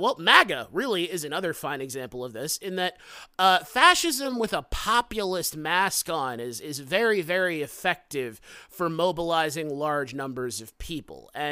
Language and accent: English; United States; I think that as an American, the Nazis are sort of prevalent in our historical narrative